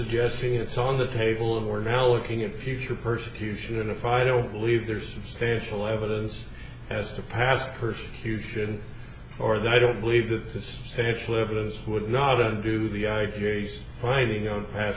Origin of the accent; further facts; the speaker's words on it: Idaho, United States; I'm from Southeast Idaho, so I don't know exactly how to say